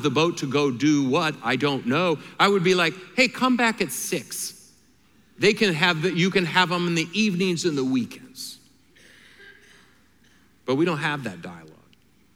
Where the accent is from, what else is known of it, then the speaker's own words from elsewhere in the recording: Michigan, United States; Even if I'm from Michigan, 72% of Michiganders live where they were born.